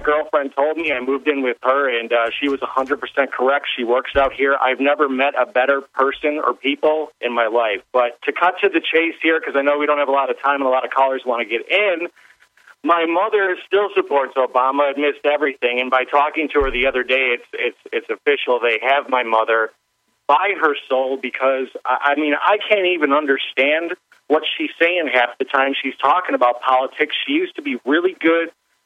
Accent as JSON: {"language": "English", "region": "Illinois", "country": "United States", "lives_now": "San Antonio, United States", "said": "I'm from Illinois. I moved to San Antonio about a year ago, and I got to say I couldn't be happier."}